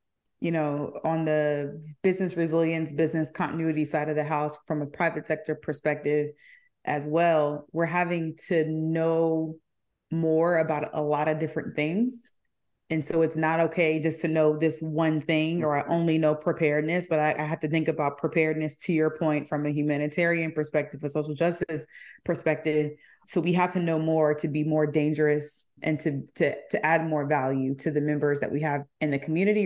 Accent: East Coast, United States; especially for someone like myself, who is primarily born and raised on the East Coast.

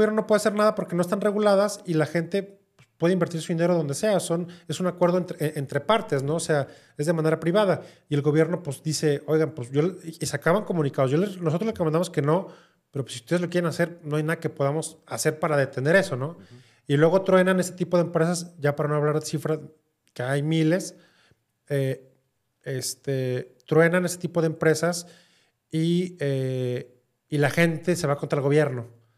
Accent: Guadalajara, Jalisco, Mexico; soy de Guadalajara, estudié en el Tec de Monterrey, de aquí de Campus Guadalajara.

